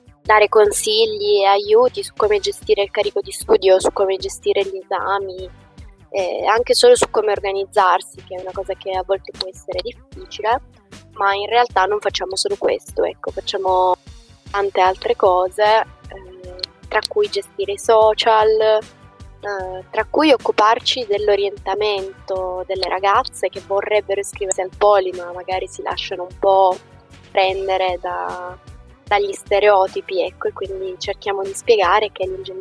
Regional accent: Brindisi, Apulia, Italy; now in Turin, Italy; non sono di Torino, sono di Brindisi, quindi sono una studentessa fuorisede che non rinuncia a stare comunque a Torino nonostante la situazione.

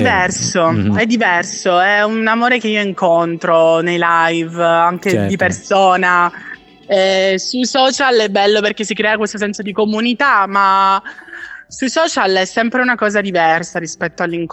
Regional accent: Catania, Sicily, Italy

